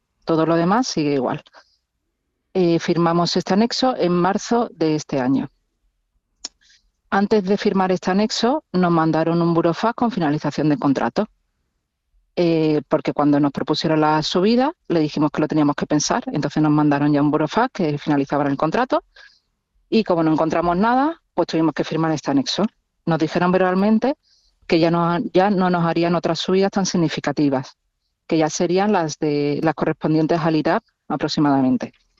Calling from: Granada, Andalusia, Spain; soy de Granada.

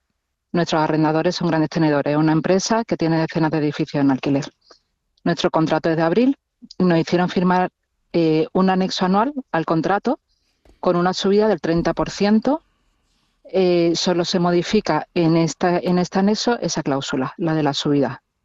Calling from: Granada, Andalusia, Spain; soy de Granada.

